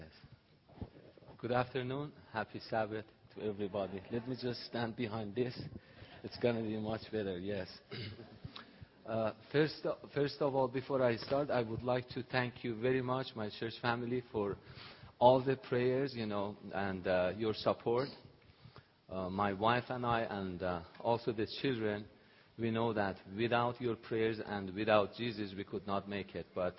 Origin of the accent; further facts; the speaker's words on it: Iran; But in Iran, I was not really happy with, you know, my family's faith, Islam.